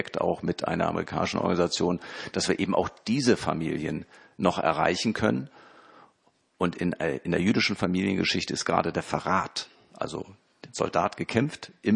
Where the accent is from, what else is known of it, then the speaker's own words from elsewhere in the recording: Germany; Das ist nichts, was wir als Deutsche verlangen können.